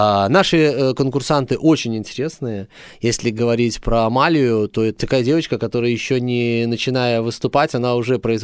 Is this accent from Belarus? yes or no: yes; Belarus; Но, конечно же, как белорус, я болею за белорусов, и я никогда этого не скрывал.